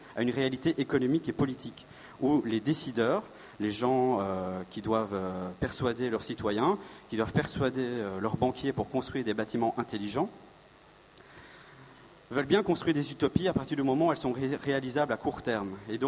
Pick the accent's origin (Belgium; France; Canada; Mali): Belgium; Donc, je suis belge et architecte